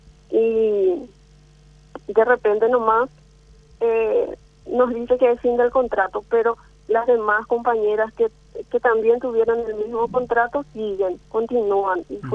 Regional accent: Coronel Oviedo, Caaguazú, Paraguay; Soy de Coronel Oviedo, pero cumplo función en la unidad sanitaria de Caaguazú.

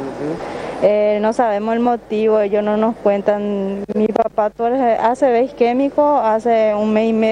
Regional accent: Itapúa, Paraguay; De Itapúa.

